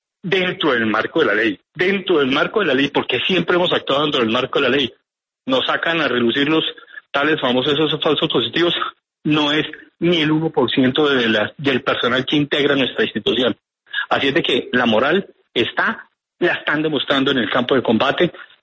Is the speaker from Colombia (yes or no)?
yes; Colombia; somos nosotros como pueblo colombiano